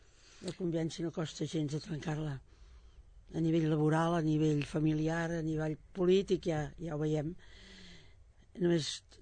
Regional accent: Manresa, Catalonia, Spain; moved away as an adult; now in Sabadell, Spain; jo no sóc sabadellenca, jo vaig néixer a Manresa, sóc manresana. Vaig venir a Sabadell quan em vaig casar, l'any 61.

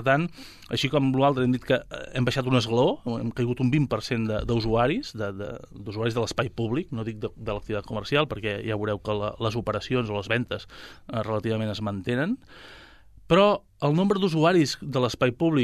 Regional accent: Sabadell, Catalonia, Spain; sóc de Sabadell

